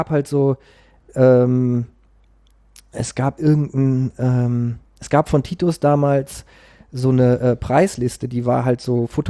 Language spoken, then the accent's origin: German; Münster, North Rhine-Westphalia, Germany; in Münster-Westfalen geboren.